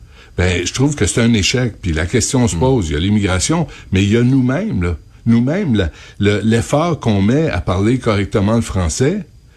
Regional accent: Quebec, Canada; On est tous des Québécois. On vit tous ensemble.

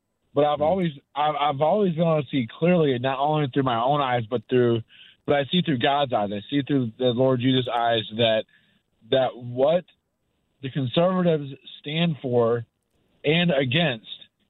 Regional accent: St. Louis, Missouri, United States; I'm originally from South St. Louis

